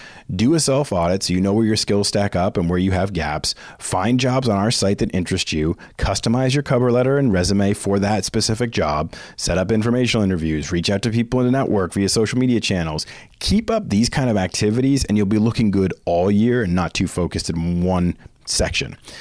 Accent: Boston, Massachusetts, United States; now in Philadelphia, United States; As you likely know, I live outside of Philly, but I'm from Boston, so last year's Super Bowl was particularly tough on me.

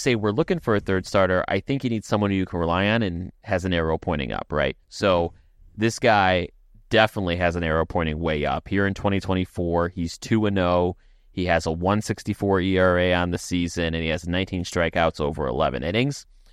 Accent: Illinois, United States; I want to invite you to my home state of Illinois, if you could.

